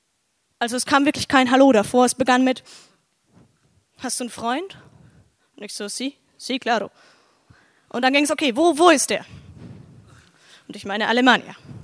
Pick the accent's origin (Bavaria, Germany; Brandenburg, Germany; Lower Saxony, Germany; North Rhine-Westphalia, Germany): Bavaria, Germany; Schweinfurt; Ja, und ich komme aus Schweinfurt